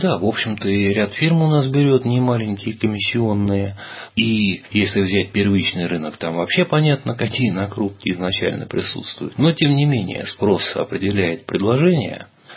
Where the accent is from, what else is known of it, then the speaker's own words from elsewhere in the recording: Moscow, Russia; особенно в Москве, московский регион, поскольку мы москвичи